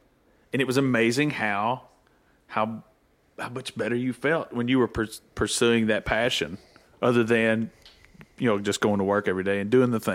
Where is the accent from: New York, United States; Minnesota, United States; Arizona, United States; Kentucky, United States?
Kentucky, United States; We're from Kentucky.